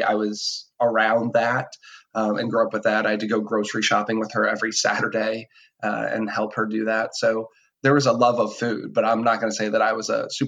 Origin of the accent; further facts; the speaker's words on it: Marlborough, Massachusetts, United States; I'm from Marlborough, Massachusetts, which is about 40 miles west of Boston. Food was pretty... I grew up in the 80s.